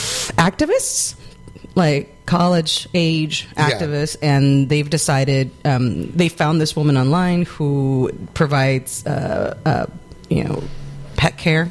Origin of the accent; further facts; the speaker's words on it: Arizona, United States; I'm from Arizona, and I have no idea what that is.